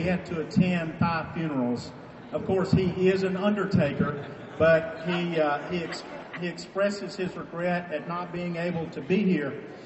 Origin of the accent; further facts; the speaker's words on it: Bogue Chitto, Mississippi, United States; I'm from Bogachetta